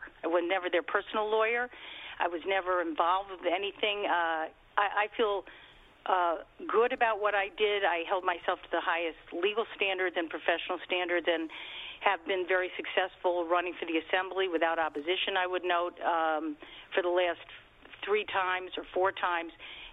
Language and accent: English; New York, United States; born and bred in Westchester, lived 18 years in White Plains, which is part of the district.